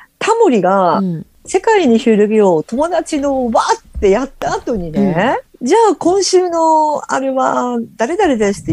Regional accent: Kyushu, Japan; 私はほら九州人だから豚骨ラーメンしか食べれないのよ、

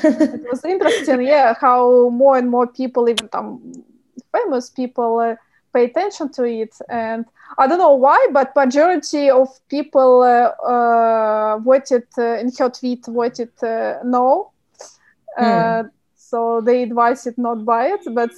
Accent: Russia; Yeah, but also I'm kind of you mentioned I'm from Russia

